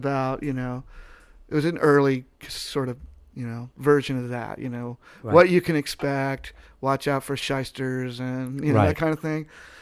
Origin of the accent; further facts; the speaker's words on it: Tustin, California, United States; also born or lived in Hawaii; We moved every 2 years and finally settled in 72 in Tustin, California.